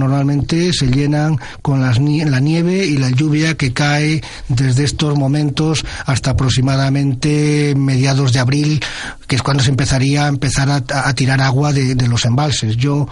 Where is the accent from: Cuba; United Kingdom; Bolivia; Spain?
Spain; Pinilla de La Valdería, Castile and León; Yo soy de La Valdería, de Pinilla de La Valdería, Ayuntamiento de Castrocontrigo.